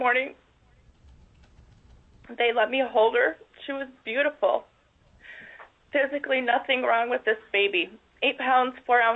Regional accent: Kenai, Alaska, United States; I'm from Kenai.

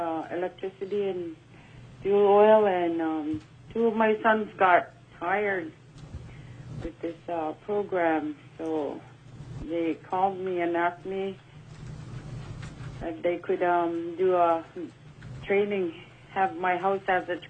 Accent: Selawik, Alaska, United States; I'm from Selawik

